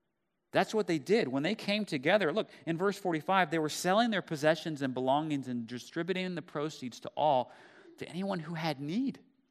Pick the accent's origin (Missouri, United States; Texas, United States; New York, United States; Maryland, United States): Texas, United States; Dallas; now in Houston, United States; when I moved down to Houston from Dallas where I grew up, I got really involved with this one family that was a part of our church.